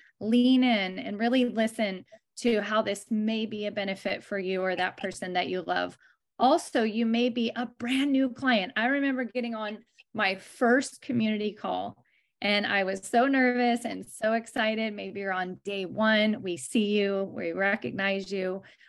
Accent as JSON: {"language": "English", "town": "Dallas", "region": "Texas", "country": "United States", "lives_now": "California, United States", "said": "I'm originally from Dallas, Texas, but I am here in California"}